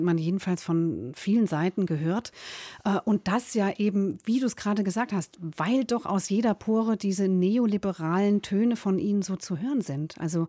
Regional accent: West Germany, Germany; Ich als Westdeutsche

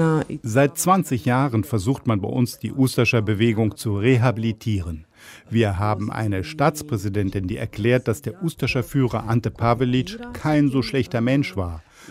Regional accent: Croatia; Ich bin Kroate, der im Kroatienkrieg auf kroatischer Seite gekämpft hat.

